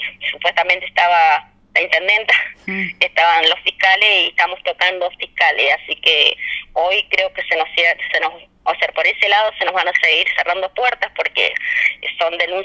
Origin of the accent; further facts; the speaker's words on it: Catriel, Río Negro, Argentina; nuestra comunidad es muy conocida, nos conocen todos porque somos de Catriel, así que Catriel no es una ciudad muy grande